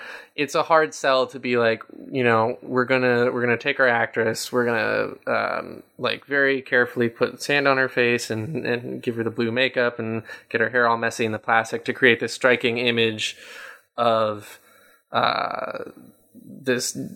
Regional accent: West Coast, United States; Maybe that's just because I'm from the West Coast.

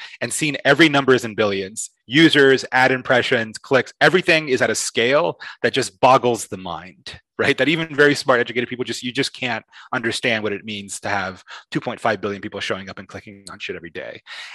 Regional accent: Miami, Florida, United States; I'm someone who was raised kind of in two worlds. I was raised in Miami. My parents are Cuban. I'm a Spanish citizen, but also American.

